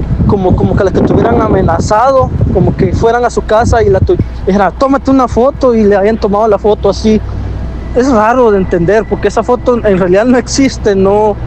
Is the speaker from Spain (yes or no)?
no; Guatemala; Yo soy de Guatemala y tengo muchos amigos mexicanos